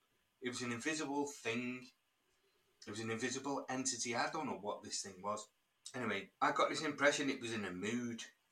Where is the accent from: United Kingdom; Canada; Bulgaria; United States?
United Kingdom; Heaton Chapel, North West England; in the backdrop is supposed to be my hometown where I grew up, of Heaton Chapel.